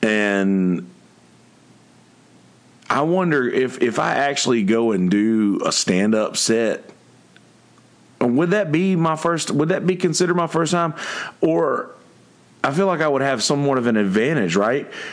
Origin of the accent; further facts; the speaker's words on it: Bennettsville, South Carolina, United States; So all of a sudden, I'm from the South and you hear these giant pipes coming around the corner. And back in the day, being a little redneck, you know, from Bennettsville, South Carolina, you hear pipes coming around the corner.